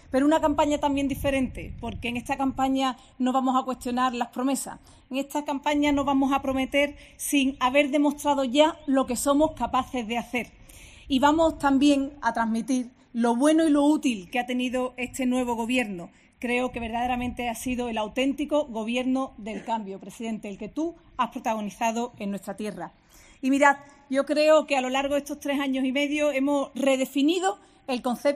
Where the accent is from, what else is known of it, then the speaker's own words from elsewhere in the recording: Jerez de la Frontera, Andalusia, Spain; Bienvenidos a todos, en definitiva, a mi tierra, a mi casa, y espero que así os encontréis en ella, como en vuestra casa. Gracias, presidente, por elegir a esta ciudad maravillosa, Jerez.